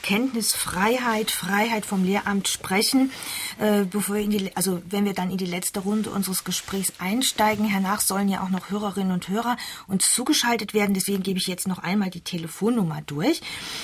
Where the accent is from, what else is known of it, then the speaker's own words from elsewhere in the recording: Switzerland; Bei uns in der Schweiz, bei den Reformierten